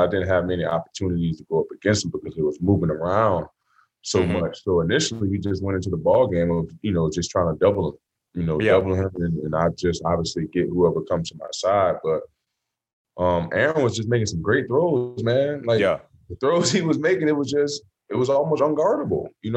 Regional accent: Florida, United States; I'm from Florida, man. I came out of locker room state.

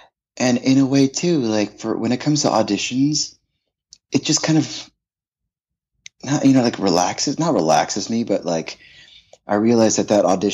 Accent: Atlanta, Georgia, United States; born there; also born or lived in California / Virginia / New York / Korea; So I'm an Army brat. So I was born in Atlanta, Georgia. My dad worked for the military.

